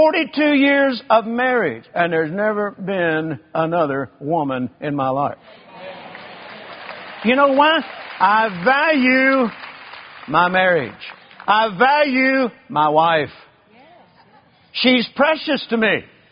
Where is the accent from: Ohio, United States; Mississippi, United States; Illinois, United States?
Mississippi, United States; born there; The farm where I was born in Mississippi, my grandfather, he wouldn't spend a dime.